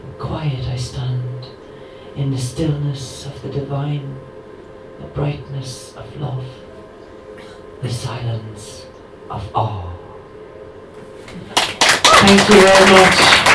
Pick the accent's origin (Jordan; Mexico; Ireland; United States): Ireland; I've been taken up as an Irish contemporary poet.